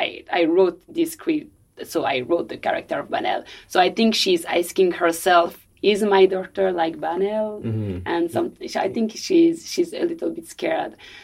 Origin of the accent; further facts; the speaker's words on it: France; As I told you, I'm French and Senegalese, and I was born in France and raised in France, but from Senegalese parents.